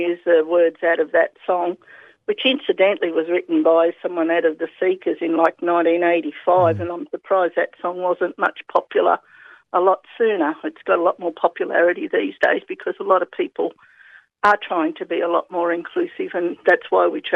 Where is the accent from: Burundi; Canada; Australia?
Australia; Not without actually looking at it, but I can say we are Australian.